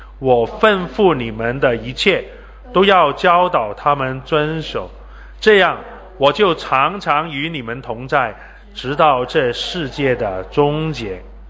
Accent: China; 我们中国人，我走到哪里都看见中国人，真的不得了。

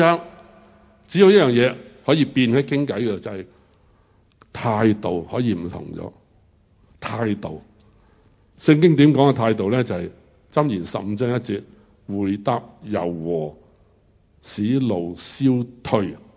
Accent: Hong Kong; 咁我香港人冇意思啊，水费好平嘅咁样，

